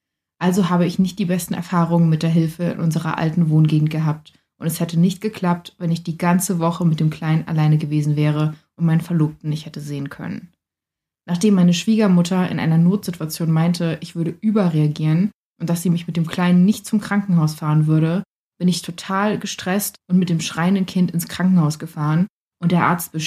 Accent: North Rhine-Westphalia, Germany; born there; moved away as an adult; Wir kommen beide gebürtig aus Nordrhein-Westfalen und sind vor kurzem nach Niedersachsen gezogen, rund 2 Stunden von Familie und Freunden entfernt.

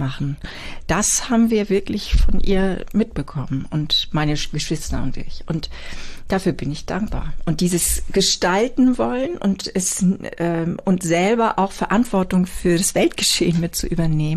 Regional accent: Büsum, Schleswig-Holstein, Germany; Ja, wir sind in Büsum zur Schule gegangen

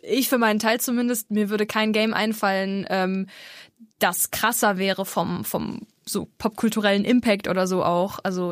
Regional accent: North Rhine-Westphalia, Germany; ich bin aus NRW

